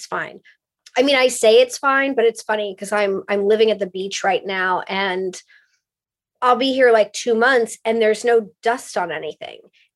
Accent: West Hollywood, California, United States; So I grew up in West Hollywood. And back then, which people always go, oh, fancy. And like, wasn't back then in the 80s, like was pretty sketchy.

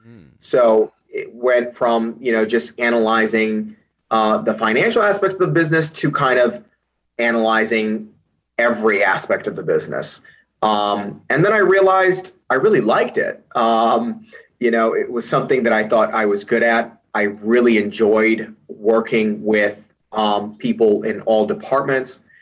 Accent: Chicago, Illinois, United States; You know, I'm from Chicago, born and raised. So I had never, traveled to Dubai.

